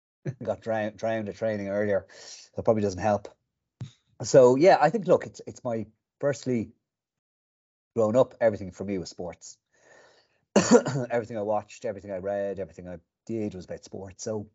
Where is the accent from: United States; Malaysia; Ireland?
Ireland; Dublin, Leinster; now in Galway, Ireland; So I'm actually originally I grew up and lived in Dublin, trained there in UCD, University College Dublin, and then I moved to Galway.